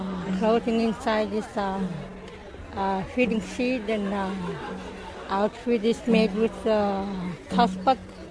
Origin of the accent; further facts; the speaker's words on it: Chevak, Alaska, United States; I'm from Chivac and Hooper Bay, near Babesal, Alaska.